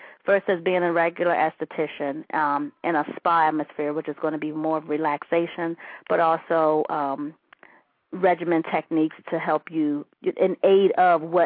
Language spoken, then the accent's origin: English; Washington, District of Columbia, United States; I am from the Washington, D.C. area.